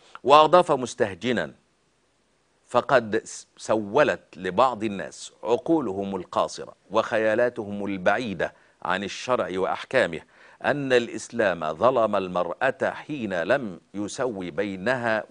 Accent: Upper Egypt, Egypt

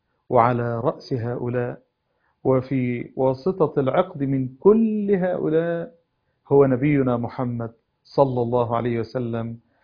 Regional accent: Egypt; بلدنا مصر

